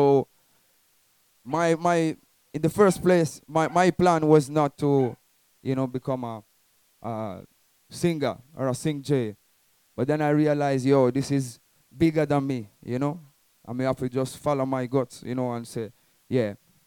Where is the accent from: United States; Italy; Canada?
Italy; also born or lived in England; I was born in England, but when I was like 9 years old, yeah, I moved to Italy with my mother, you know. So I grew up in Italy